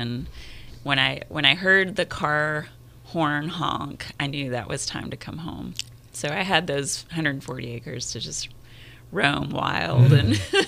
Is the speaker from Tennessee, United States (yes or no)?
yes; Tennessee, United States; East Tennessee, near the Great Smoky Mountains. We say I grew up in the foothills of the Great Smoky Mountains.